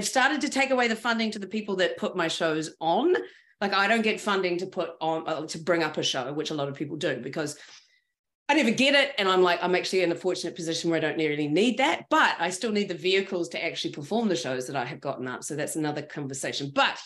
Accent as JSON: {"language": "English", "country": "New Zealand", "said": "I'm from New Zealand. I don't give a fuck who you are or what this is in front of your name."}